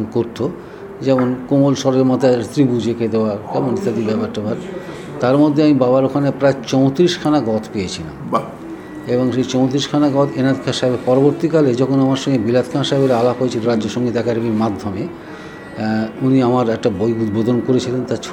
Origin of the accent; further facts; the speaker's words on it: Ariadaha, West Bengal, India; আমার জন্ম হয়েছিল দক্ষিণেশ্বরে আড়িয়াদাওয়াতে, সালটা 1937, এবং সেই সময় তো